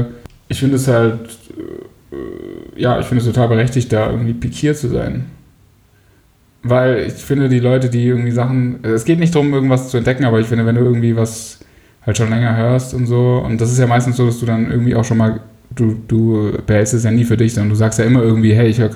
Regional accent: Switzerland; Ich komme ja aus der Schweiz.

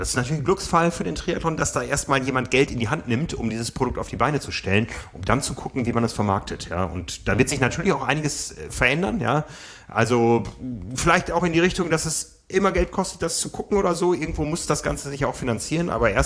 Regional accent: Hamburg, Germany; Wir wissen ja hier als Hamburger

